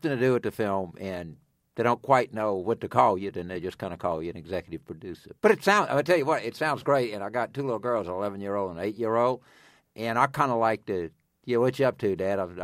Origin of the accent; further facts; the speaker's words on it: Louisiana, United States; And where I grew up in Louisiana, it doesn't, you know, if you knew the guy at the bank, you could get the loan.